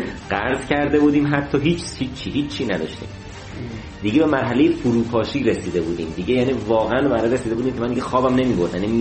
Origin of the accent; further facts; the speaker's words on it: Ilam, Iran; من تو ایلام به دنیا اومدم، یکی از روستاهای دورافتاده ایلام. اسمش هم فکر کنم تو نقشه نیست هنوز.